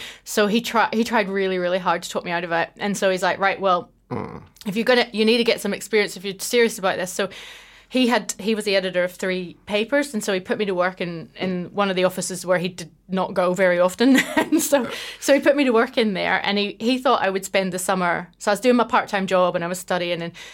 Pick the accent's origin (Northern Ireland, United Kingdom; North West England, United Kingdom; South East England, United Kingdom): Northern Ireland, United Kingdom; also born or lived in Scotland; I'm Northern Irish.